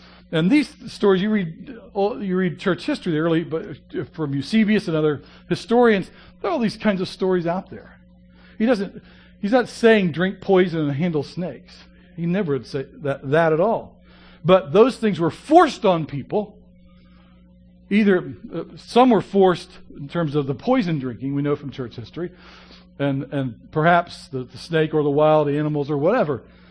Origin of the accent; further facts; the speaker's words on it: Appalachia, United States; I'm from Appalachia and I don't know any of them, but I hear they're there.